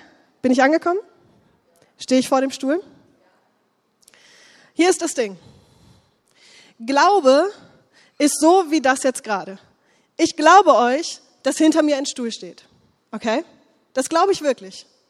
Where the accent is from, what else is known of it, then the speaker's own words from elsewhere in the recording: Lower Saxony, Germany; Und wie ihr vielleicht an meinem fehlenden Dialekt hört, komme ich auch nicht hier aus der Gegend ursprünglich, sondern ich komme aus der Nähe von Hannover.